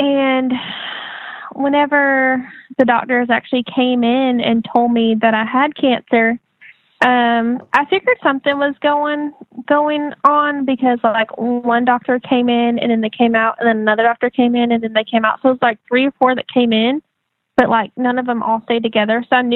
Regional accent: Georgia, United States; Yeah. So I'm from Georgia.

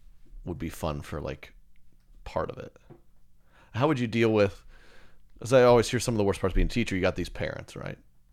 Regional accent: Oklahoma, United States; There's one of those where I grew up outside of Oklahoma

